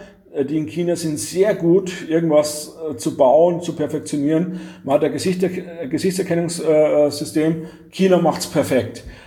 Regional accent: Germany; Wobei wir als Europäer und dann vor allem als Deutsche denken, hey, wir kennen das doch

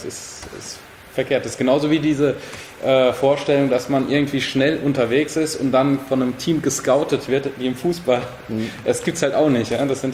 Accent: Odenwald, Germany; Bei uns im Odenwald ging es bergab und vorne war ein Wald.

